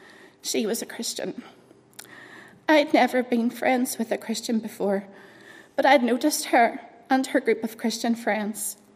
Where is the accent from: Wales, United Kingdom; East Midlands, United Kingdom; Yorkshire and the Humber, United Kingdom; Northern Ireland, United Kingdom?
Northern Ireland, United Kingdom; Portadown; and grew up on the better side of all the roundabouts. Portadown, obviously.